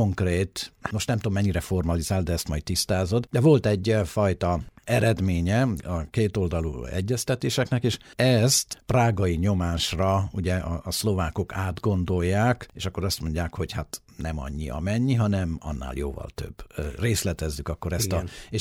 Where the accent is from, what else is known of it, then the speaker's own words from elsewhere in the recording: Transylvania, Romania; Nekem az a benyomásom erdélyiként, hogy egy kicsit túl reprezentáltak vagyunk.